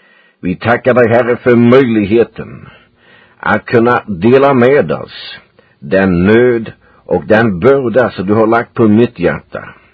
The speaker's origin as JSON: {"language": "Swedish", "town": "Huskvarna", "region": "Jönköping County", "country": "Sweden", "tie": "born or raised there", "moved": "as an adult", "lives_now": "United States", "said": "och jag föddes 1939 i Huskvarna, Sverige, och större delen av min uppväxttid tillbringade jag i Huskvarna, och som 15-åring flyttade jag till Jönköping."}